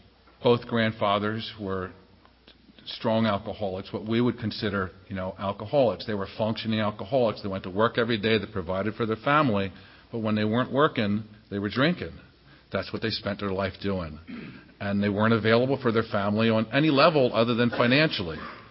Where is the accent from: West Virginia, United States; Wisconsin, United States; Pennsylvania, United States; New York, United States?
Pennsylvania, United States; Reading; we lived in Reading, I grew up in Reading, and lived at 819 Greenwich Street. And it was a nice little neighborhood.